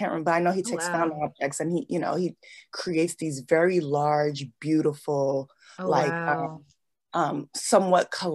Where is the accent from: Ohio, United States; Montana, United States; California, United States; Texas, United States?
California, United States; Los Angeles; now in New York, United States; So I'm originally from Los Angeles. I moved to New York in 2004.